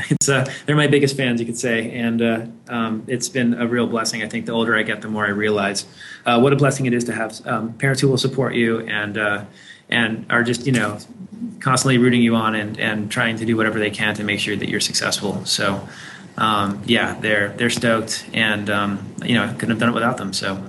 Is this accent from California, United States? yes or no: yes; California, United States; I mean, I grew up in the Bay Area